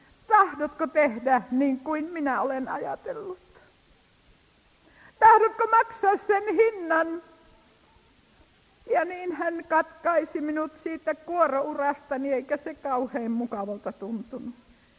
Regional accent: Savonia, Finland; Minä siis tosiaan olen Savosta lähtöisin ja uskovaisesta perheestä, aivan erilaisesta taustasta kuin nämä. … joku vanha voi muistaa. Mä oon ikäni istunut helluntalaisten penkissä

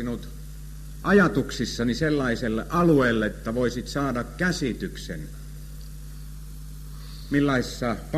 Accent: Kuopio, North Savo, Finland; Olen syntyisin tuolta Kuopion kaupungista, niin kuin savolaiset sanotaan, kaapunnista. Oikeasta muasta. Ja olen aivan paljasjalkaisia kaapuntilaisia.

